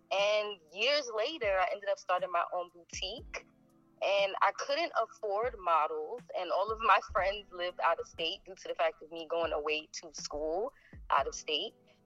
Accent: New York, United States; now in Connecticut, United States; I'm 28. I'm a Sagittarius. I'm from the Bronx, New York. I moved to Connecticut in February of 2018.

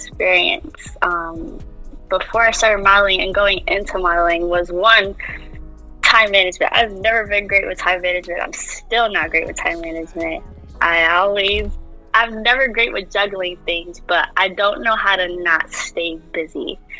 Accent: Bridgeport, Connecticut, United States; now in United Kingdom; I'm from Bridgeport, born and raised, but I go to school out here in Britain for college. I'm in my last year.

